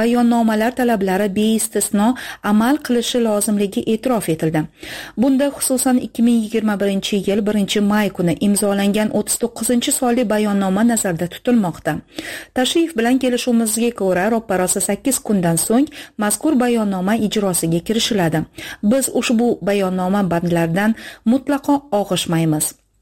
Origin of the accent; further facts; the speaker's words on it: Qapchig'ay, Batken Region, Kyrgyzstan; Men Qapchig'ay qishlog'ida tug'ilib o'sganman. Qishloqda 300 xonadon bor. Uning bir tarafidan Oqsoy daryosi o'tadi. Ikkinchi tomonida Voruh anklavi joylashgan. Uchinchi tarafdan esa qishloqni tog'lar to'sib turadi.